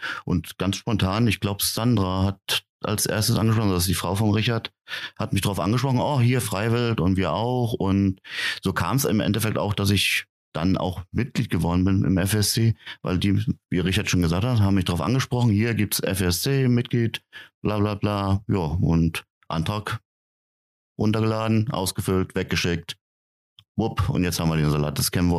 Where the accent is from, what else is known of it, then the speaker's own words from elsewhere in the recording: Hesse, Germany; wir sind alle aus Hessen